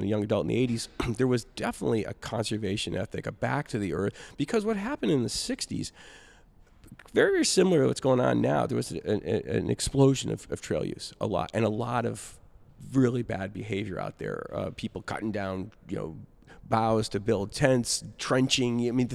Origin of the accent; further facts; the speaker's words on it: Mount Vernon, Washington, United States; Mount Vernon, Washington.